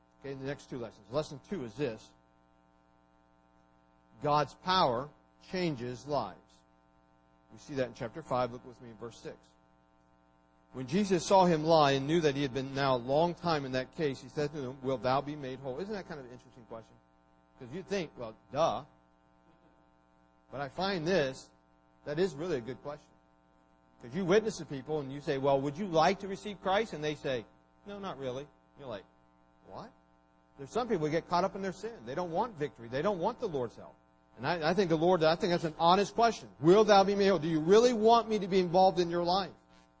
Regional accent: Bertha Hill, West Virginia, United States; when I grew up in West Virginia, Bertha Hill, there were two groups, two families who were considered the worst of the worst.

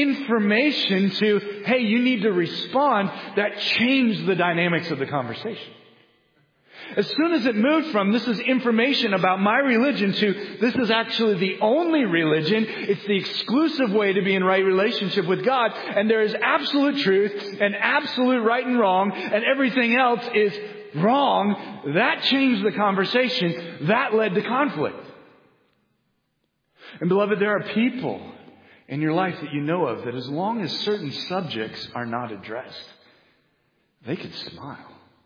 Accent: Kansas, United States; also born or lived in Los Angeles; In fact, I would tell them I'm from Kansas. They would say, do you have cows in your backyard? But also, too, I think we as Midwesterners see the Los Angelinos through stereotypes.

